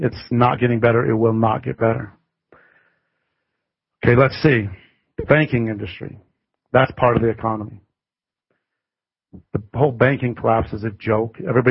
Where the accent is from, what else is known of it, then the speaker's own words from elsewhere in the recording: Utah, United States; And so that's why, because I'm from Utah.